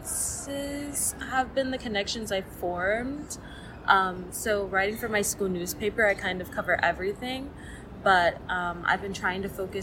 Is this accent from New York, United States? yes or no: yes; New York City, New York, United States; especially like growing up in New York City too, like searching up like my neighborhood